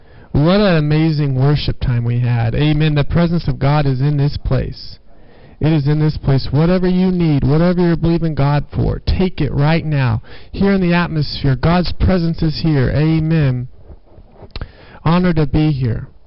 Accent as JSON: {"language": "English", "town": "Branson", "region": "Missouri", "country": "United States", "tie": "born or raised there", "said": "So I live in Southern California. I grew up in Branson, Missouri, traveled with my grandmother."}